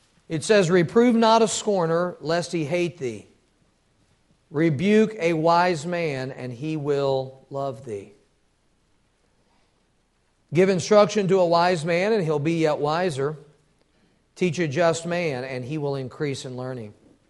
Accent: the South, United States; How that I'm more from the South and I talk a little slower sometimes

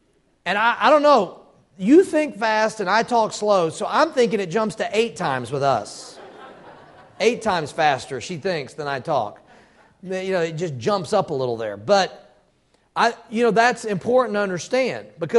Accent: the South, United States; How that I'm more from the South and I talk a little slower sometimes

